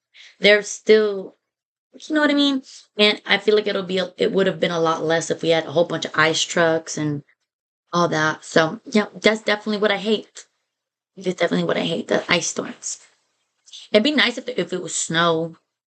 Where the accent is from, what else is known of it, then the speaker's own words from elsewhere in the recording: Texas, United States; But then again, we're from Texas. We don't know what to do.